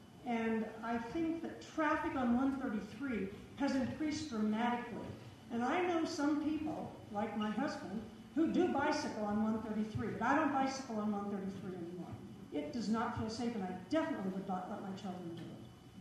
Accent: Paonia, Colorado, United States; now in Redstone, United States; I've lived in Redstone about 20 years, and before that I grew up over in Paonia.

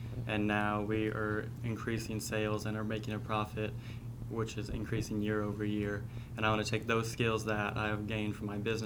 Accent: Du Quoin, Illinois, United States; I'm from Du Quoin. I grew up in Du Quoin my whole life.

